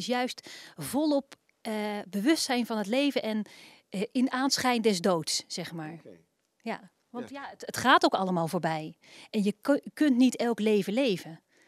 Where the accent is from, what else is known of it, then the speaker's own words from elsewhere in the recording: Utrecht, Netherlands; now in Rotterdam, Netherlands; ja, ik kwam uit de buurt van Utrecht